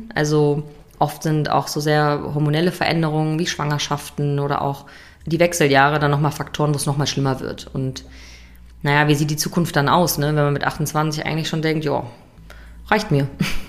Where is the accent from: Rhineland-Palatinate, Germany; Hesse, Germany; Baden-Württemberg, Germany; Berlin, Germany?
Hesse, Germany; Ja, aus Nordhessen.